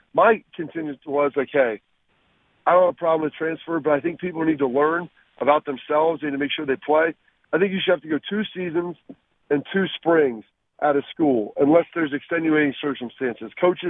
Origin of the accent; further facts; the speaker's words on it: Texas, United States; born there; Well, I mean, I was born in Texas. We kind of have a little bit of a farm growing up